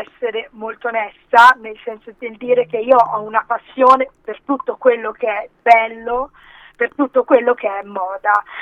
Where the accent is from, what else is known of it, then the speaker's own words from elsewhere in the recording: India; Italian is a second language; now in Italy; io sono indiana, quindi io parto già l'essere in un paese come l'Italia già un soggetto abbastanza unico